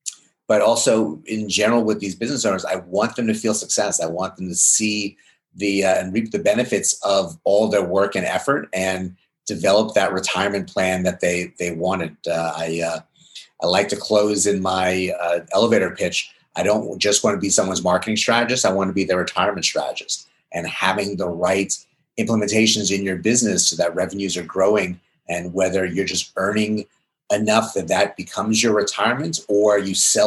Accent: Jacksonville, Florida, United States; I'm from Jacksonville, Florida.

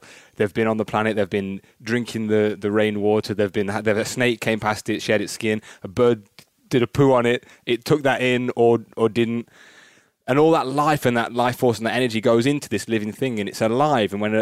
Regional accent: Newton Solney, East Midlands, United Kingdom; I'm from a little village called Newton Solney.

